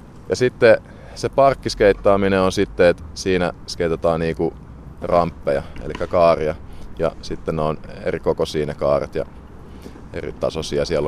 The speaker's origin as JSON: {"language": "Finnish", "town": "Vantaa", "region": "Uusimaa", "country": "Finland", "tie": "born or raised there", "said": "Me muutettiin ala-asteella, kun mä olin tokan luokalla, niin tänne Martinlaaksoon."}